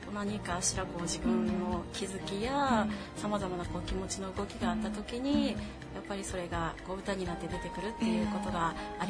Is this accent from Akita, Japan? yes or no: yes; Akita, Japan; あの私は秋田県出身で生まれも育ちも秋田なんですけど